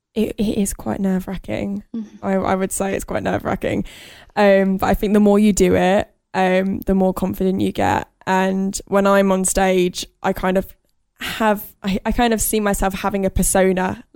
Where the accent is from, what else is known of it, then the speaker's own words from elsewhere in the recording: Southampton, South East England, United Kingdom; I'm a singer from Southampton